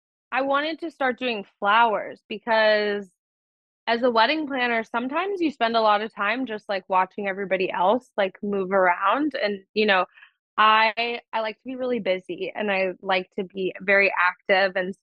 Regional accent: Oregon, United States; because I'm not from Savannah, I'm not from the South, like I'm from Oregon

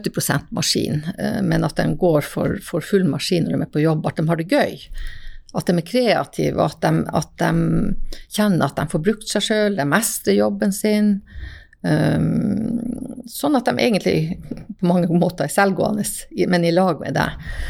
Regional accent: Jakobselv, Finnmark, Norway; Jeg hadde det første kurset hjemme i Jakobselv faktisk.

